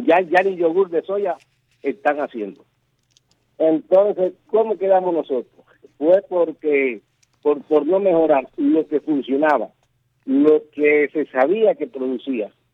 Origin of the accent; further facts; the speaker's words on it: Baracoa, Guantánamo, Cuba; ¿Qué pasa en Guantánamo? ¿Qué pasa en mi pueblo en Baracoa? ¿Qué pasa en Moa? ¿Qué pasa en el oriente cubano?